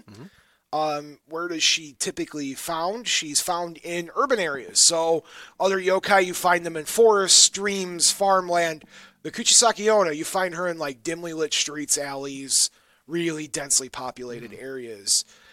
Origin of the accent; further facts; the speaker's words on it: United States; Also, I'm American.